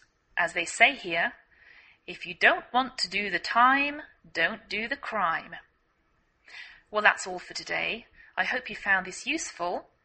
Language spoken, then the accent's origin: English; England, United Kingdom; now in United States